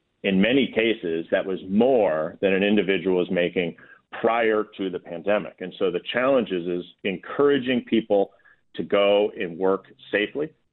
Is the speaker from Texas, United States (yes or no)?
no; Janesville, Wisconsin, United States; to the grocery store, to other places in my hometown of Janesville.